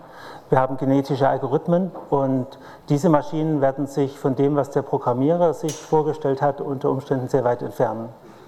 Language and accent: German; Baden-Württemberg, Germany; Ich komme aus dem Schwabenland ursprünglich